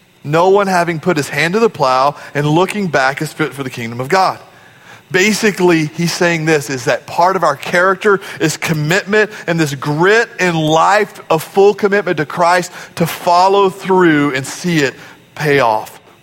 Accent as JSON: {"language": "English", "town": "Sweeney", "region": "Texas", "country": "United States", "tie": "born there", "said": "I was born in Sweeney, Texas."}